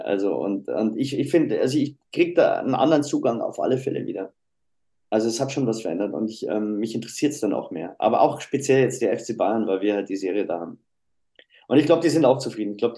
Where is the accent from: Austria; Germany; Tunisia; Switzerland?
Switzerland; aber da komme ich nicht ran, weil ich als Schweizer.